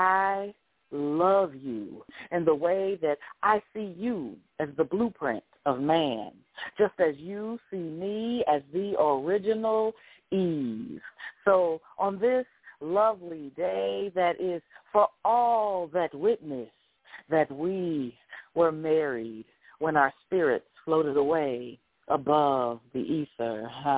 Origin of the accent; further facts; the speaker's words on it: Chicago, Illinois, United States; Oh, and, no, actually, I'm from Chicago. I'm from Chicago.